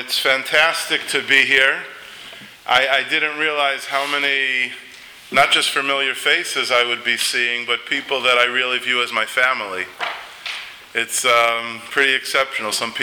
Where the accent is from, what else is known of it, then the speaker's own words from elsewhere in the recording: Miami Beach, Florida, United States; And growing up in Miami Beach, our families are the closest of friends.